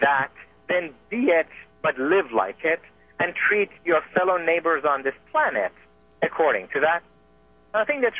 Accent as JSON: {"language": "English", "country": "United States", "said": "We, as Americans, live in this strange situation of living empire"}